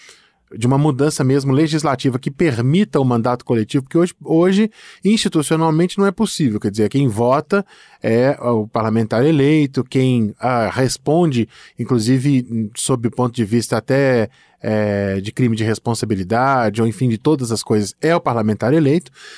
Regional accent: Minas Gerais, Brazil; eu sou mineiro, também fico muito feliz com gente bacana de Minas chegando aqui

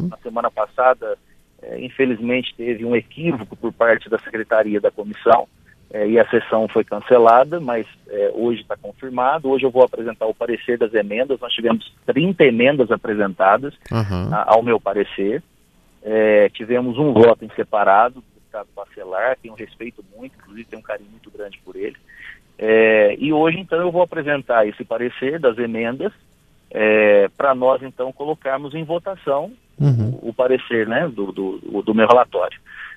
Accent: São Paulo, Brazil; Agora, por exemplo, eu sou de São Paulo, ontem nós celebramos em São Paulo um feriado

